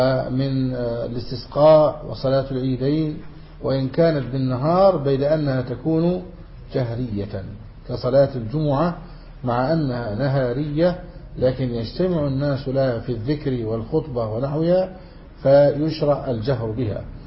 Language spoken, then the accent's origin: Arabic; Egypt; كما عندنا في مصر